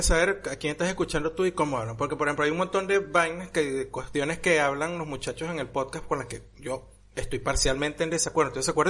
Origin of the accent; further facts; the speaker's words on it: Venezuela; Ah, sí, yo soy de Venezuela, sí.